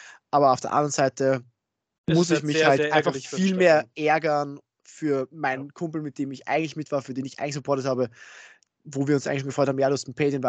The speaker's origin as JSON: {"language": "German", "country": "Austria", "said": "der Spanier und ich als Österreicher hatten eigentlich keinen mehr"}